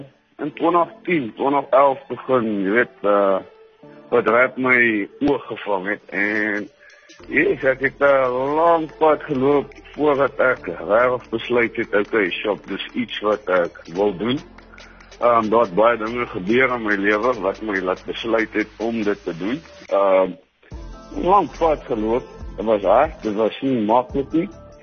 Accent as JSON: {"language": "Afrikaans", "town": "Burgersfort", "region": "Limpopo", "country": "South Africa", "also_born_or_lived": "Bethel", "said": "Ek is van Burgersfort. Ik was geboren in Bethel, maar het meeste van my kinders daar in Burgersfort gebleid."}